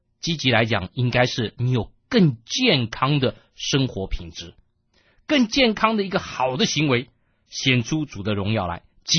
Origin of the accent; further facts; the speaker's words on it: China; 好比说我们是属于中国政府所管理的，我们是中国人